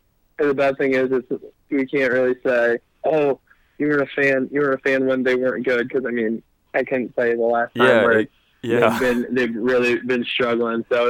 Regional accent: Ohio, United States; now in Indiana, United States; growing up in Ohio and then now living in Indiana

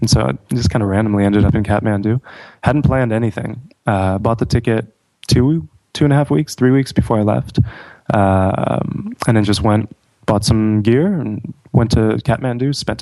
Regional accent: Hartford, Connecticut, United States; I grew up in Hartford, actually, around Hartford

